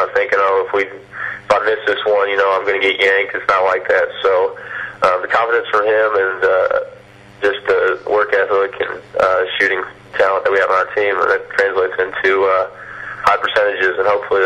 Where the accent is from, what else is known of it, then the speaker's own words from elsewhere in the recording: Indiana, United States; You know, I'm from Indiana. Great history of basketball in Indiana.